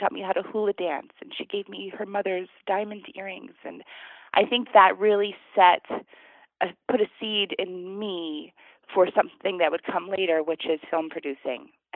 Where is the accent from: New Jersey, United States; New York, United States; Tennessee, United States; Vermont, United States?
Vermont, United States; I grew up in Vermont, and I grew up surrounded by 140 acres of pristine wildlife.